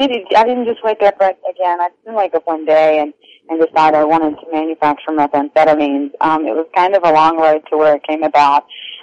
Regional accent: the South, United States; So we kind of came back to where her family was, and that's where we were raised. So I was raised in the South, raised in church, of course

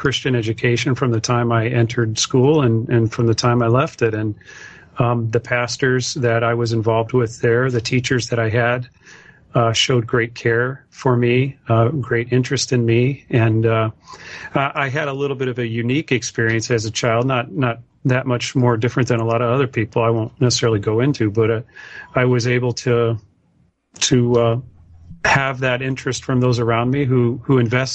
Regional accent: Illinois, United States; now in Michigan, United States; And so I moved to Michigan. I grew up in Illinois, went to university in Illinois

